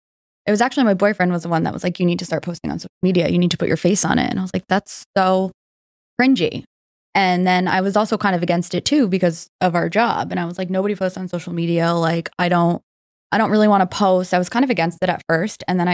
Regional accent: Hillsborough, New Jersey, United States; Okay, so I grew up in Hillsborough, New Jersey, which is literally not far from here at all.

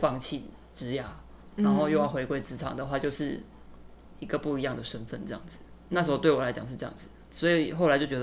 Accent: Malaysia; now in Taiwan; 然后我是马来西亚人，然后我现在在台湾发展很多年了

